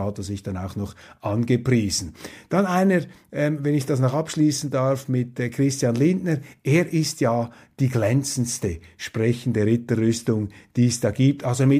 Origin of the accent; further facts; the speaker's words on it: Switzerland; das, was für mich als Schweizer in der deutschen Politik oft fehlt